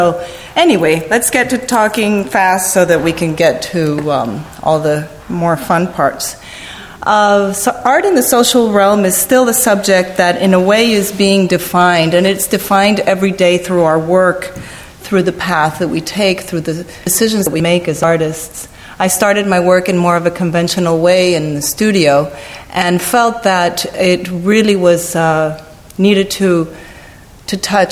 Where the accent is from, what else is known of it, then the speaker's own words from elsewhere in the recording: Mexico City, Mexico; English is a second language; I'm from Mexico City. I'm, as we call ourselves, a flower of the pavement.